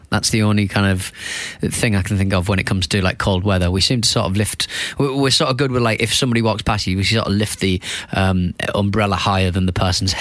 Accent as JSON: {"language": "English", "town": "Hartlepool", "region": "North East England", "country": "United Kingdom", "tie": "born or raised there", "said": "I went to my hometown of Hartlepool."}